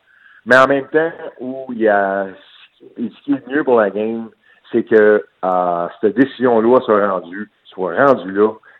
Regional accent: Verdun, Quebec, Canada; On a grandi ensemble à Verdun. Lui, c'est à 6e avenue, moi c'est à 5e.

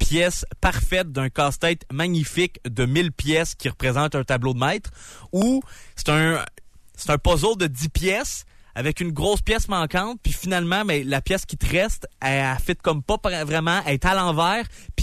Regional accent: Quebec, Canada; moi, je viens des banlieues de Montréal

